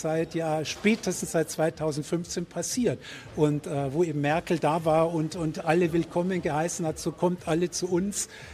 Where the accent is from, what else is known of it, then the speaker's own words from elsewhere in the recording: Switzerland; weil wir hatten eben kaum, als Schweizer gar nicht und Deutschland auch nur sehr kleine koloniale Vergangenheit